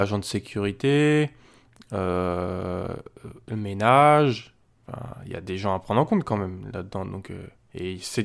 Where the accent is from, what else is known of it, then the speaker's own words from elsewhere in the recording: France; chez nous en France